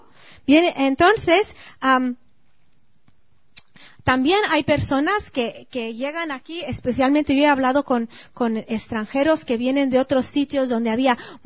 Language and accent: Spanish; Mexico; Cuando yo crecí en México